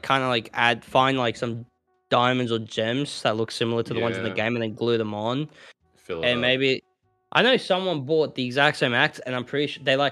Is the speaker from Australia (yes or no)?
yes; Australia; So we concluded that I'm just a picky brat. I'm the Aussie Beverly Hills kid.